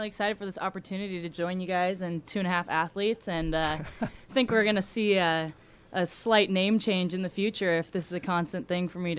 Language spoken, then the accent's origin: English; Sammamish, Washington, United States; So I am from Sammamish, Washington. I attended Skyline High School, which local people may know is a big sports school.